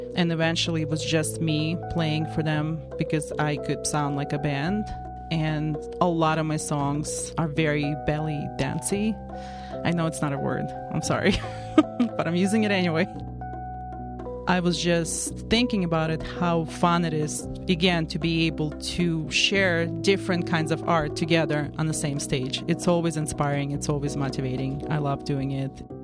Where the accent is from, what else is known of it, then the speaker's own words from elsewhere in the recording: Russia; Growing up in Russia, growing up around very rich culture, including Gypsy culture